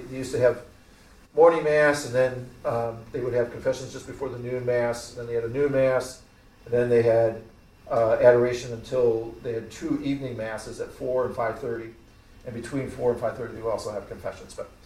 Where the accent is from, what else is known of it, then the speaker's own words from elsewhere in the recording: Milwaukee, Wisconsin, United States; If you remember, I'm from Milwaukee.